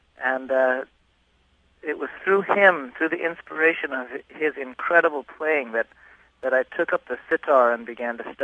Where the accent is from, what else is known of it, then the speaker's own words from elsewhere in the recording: India; I grew up in India, listening to Western rock music, but also influenced by Eastern music.